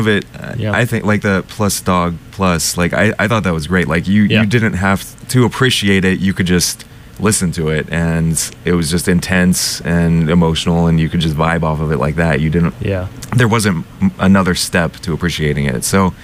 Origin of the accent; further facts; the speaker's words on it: California, United States; I grew up in California, and we didn't really have that type of stuff over there.